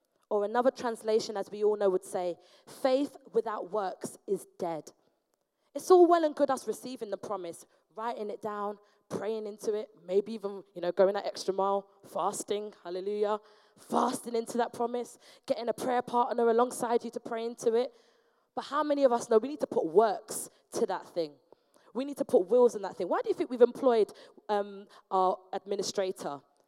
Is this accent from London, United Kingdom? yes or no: yes; Hackney, London, United Kingdom; One-bedroom bungalow, similar to what I grew up in Hackney. It was like two-bedroom bungalow.